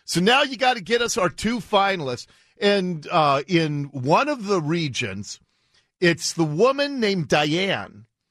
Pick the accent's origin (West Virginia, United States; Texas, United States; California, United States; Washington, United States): Washington, United States; Ballard; where the guy I grew up next to in Ballard, who still lived there as of a few months ago